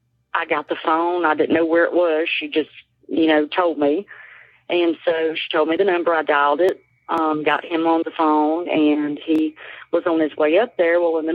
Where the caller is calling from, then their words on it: Chesnee, South Carolina, United States; I'm calling from Chesney, South Carolina.